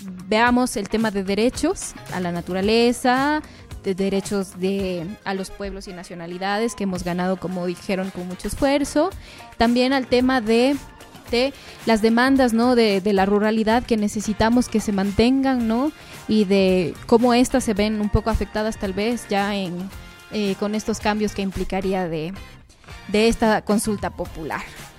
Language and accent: Spanish; Ecuador; acá en este caso somos los ecuatorianos que estamos de este lado.